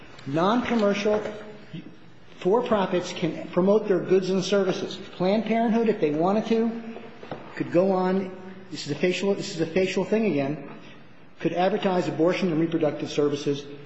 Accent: New Jersey, United States; I can speak fast, but from New Jersey.

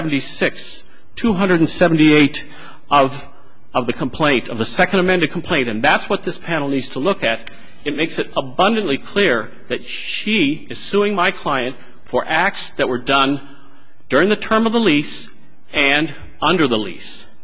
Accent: Pueblo, Colorado, United States; Pueblo, Colorado.

